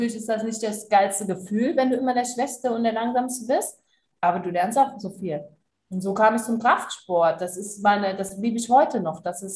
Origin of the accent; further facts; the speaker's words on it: Trier, Rhineland-Palatinate, Germany; ich war auf der Autofahrt nach Trier, also in meiner Heimat